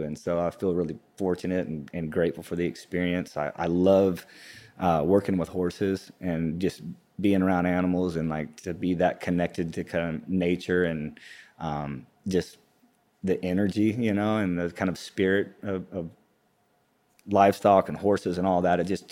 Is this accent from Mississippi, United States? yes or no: no; Texas, United States; also born or lived in Hobbs, New Mexico; I'm originally, I was born in Hobbs, New Mexico. Grew up in West Texas, around Midland and Odessa, and kind of all over Texas. My family moved around quite a bit.